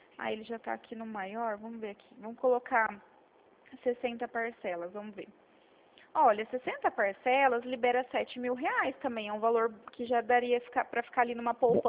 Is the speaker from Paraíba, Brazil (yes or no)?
no; Presidente Prudente, São Paulo, Brazil; eu sou de Presidente Prudente